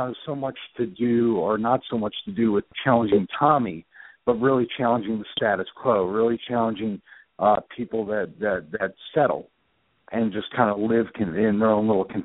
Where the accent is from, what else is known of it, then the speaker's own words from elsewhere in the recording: Philadelphia, Pennsylvania, United States; And, you know, I'm from Philadelphia, so I like to kind of use the analogy from Rocky III